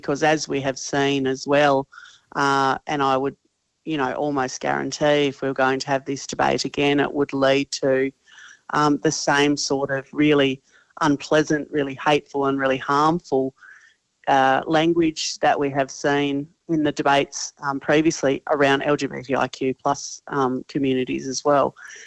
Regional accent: Tasmania, Australia; Tasmania, my home state, fought for a long time

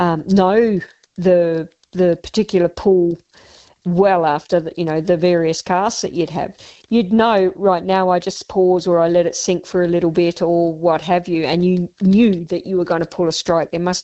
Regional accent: South Australia, Australia; Born and bred. I have a Kangaroo Island and Riverland lineage. So I think I'm about as South Australian as you can get, except that I'm not.

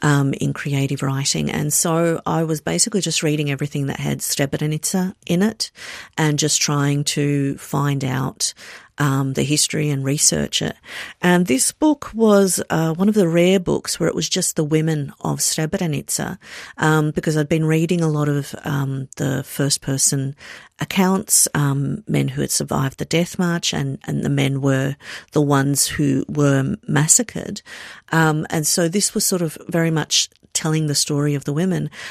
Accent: St Albans, Victoria, Australia; I'm Bosnian. And they're like, oh, so you were born in Bosnia. No, I was born in Australia. Oh, so you're Australian. Then I tried once, I'm Australian Bosnian. And they're like, which one of your parents is Australian? Which one is Bosnian? And then I got a bit stroppy where it's like, where are you from? St. Albans.

